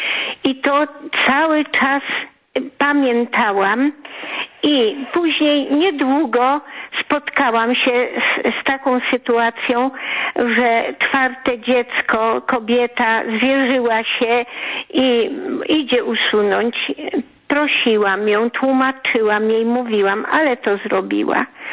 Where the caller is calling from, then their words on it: Subcarpathian Voivodeship, Poland; z Podkarpacia.